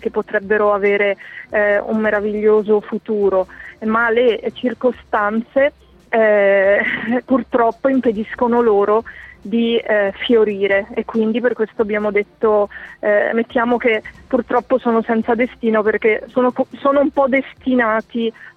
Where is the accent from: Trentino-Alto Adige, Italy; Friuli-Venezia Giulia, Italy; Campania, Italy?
Trentino-Alto Adige, Italy; Storo; now in Palermo, Italy; io sono nata e cresciuta a Storo, in Trentino, poi ho sposato un ragazzo di Palermo, mi sono trasferita a Palermo